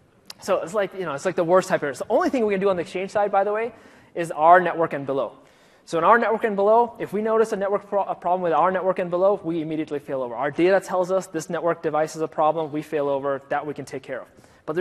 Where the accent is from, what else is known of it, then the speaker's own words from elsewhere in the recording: Minnesota, United States; and I'm from Minnesota, so I can say this